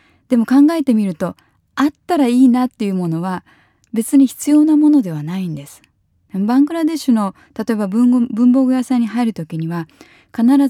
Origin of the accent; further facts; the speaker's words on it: Tokyo, Japan; 東京生まれの東京育ちで、電車に乗る時も、まあ、せいぜい5分、10分待てば次の電車が来